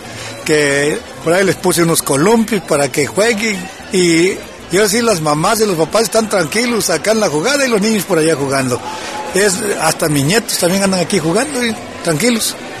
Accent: Tuxpan, Mexico; yo me regreso a mi tierra a trabajar, y me vine para acá, y aquí estamos, ¿no? Trabajando. Sabemos, ¿verdad?, que francamente a esta región de Tuxpan es una región gallera

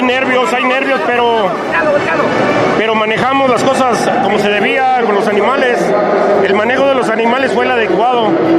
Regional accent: Guasave, Sinaloa, Mexico; now in Mexico City, Mexico; Yo soy de Guasave, Sinaloa, mi madre de Cubilete, pero vivimos aquí en la Ciudad de México, a las orillas de la Ciudad de México también.

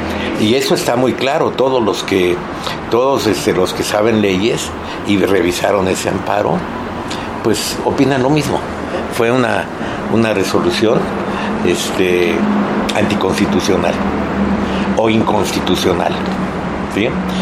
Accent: Mexico; Somos mexicanos, no tenemos que imitar a otros países

